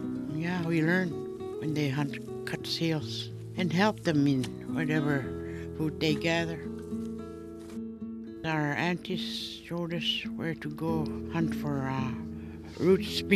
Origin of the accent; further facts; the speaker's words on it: Koyuk, Alaska, United States; from Koyuk. I was born in April 4, 1930, in Isaac's Point, but as we call it, Koyuk. I lived there all my life.